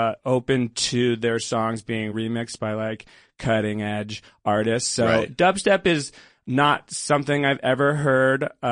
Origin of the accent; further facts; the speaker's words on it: Rhode Island, United States; I am from Rhode Island, and I am not a Patriots fan